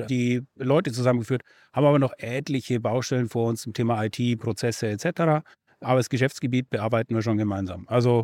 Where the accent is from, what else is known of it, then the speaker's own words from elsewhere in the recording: Bavaria, Germany; Ich selber bin Bayer, hört man vielleicht so ein bisschen.